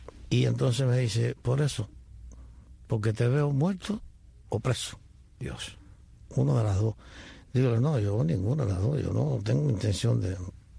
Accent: Cuba; now in Miami, United States

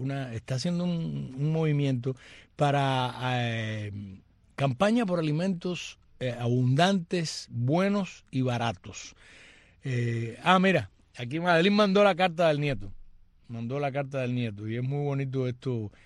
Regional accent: Cuba; soy una cubana para el bien y no para el mal

